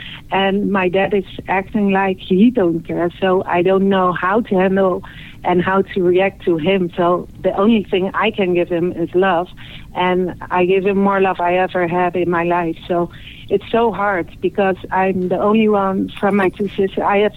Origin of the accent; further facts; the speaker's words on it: Netherlands; from the Netherlands.